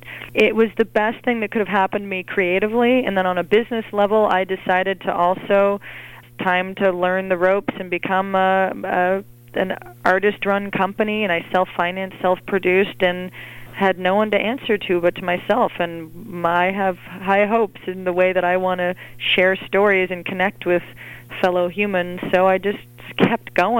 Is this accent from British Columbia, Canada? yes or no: no; Montreal, Quebec, Canada; Well, to give you background, I grew up in Montreal, Canada